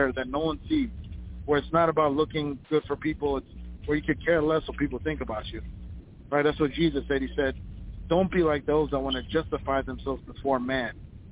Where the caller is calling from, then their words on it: Minnesota, United States; I'm calling from Minnesota.